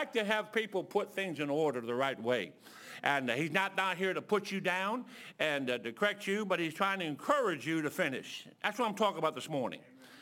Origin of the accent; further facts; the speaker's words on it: Detroit, Michigan, United States; now in Columbus, United States; I grew up in Detroit. I often tell folks, Detroit's so rough, man.